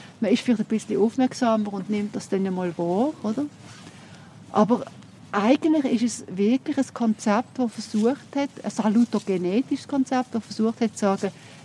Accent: Switzerland; wir gehen als Schweizer auch in Bergen zum Beispiel

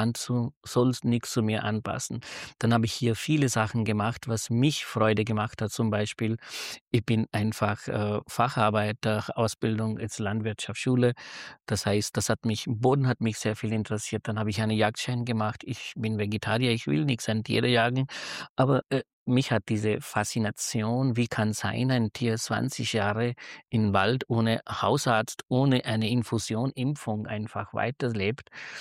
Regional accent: North India, India; born there; German is a second language; Geboren bin ich in Nordindien, das sind fast die Füße vom Himalayas. Das heißt, die Berge habe ich als Kind auch sehr gerne gehabt.

